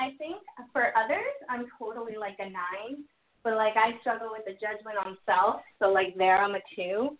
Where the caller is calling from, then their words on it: Atlanta, Georgia, United States; Oh, Steph, it's … in Atlanta.